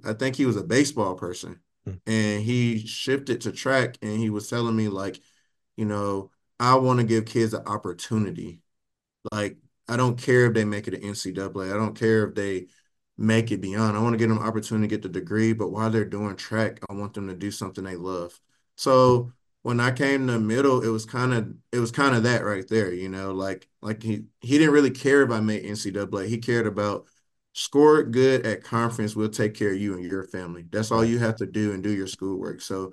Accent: Detroit, Michigan, United States; you know, I'm originally from Detroit.

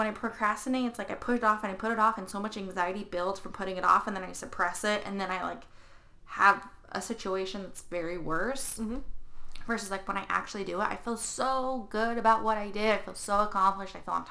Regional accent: Wyoming, United States; Like, I don't have to be like, well, I was from Wyoming and I'm tough and I'm a cowgirl.

